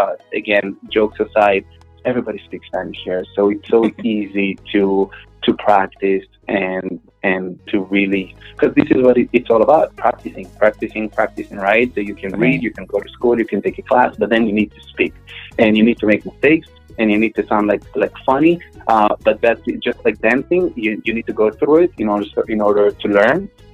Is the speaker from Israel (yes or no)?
yes; Israel; I was born and raised in Israel. Both of my parents are not from Israel. They met there and they stayed there. My mom is Argentinian. My dad is Turkish with a Spanish background, so he spoke Spanish as well